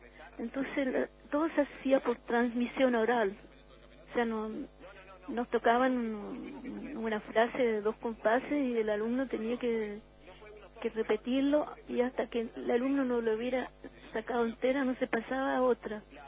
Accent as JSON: {"language": "Spanish", "town": "Montevideo", "country": "Uruguay", "tie": "born or raised there", "also_born_or_lived": "Santiago, Chile / Viña del Mar, Chile", "said": "Sí, en realidad ya había empezado en Santiago. Después viví en Viña. Bueno, cuando era chica aprendí piano en Montevideo con una súper buena profesora"}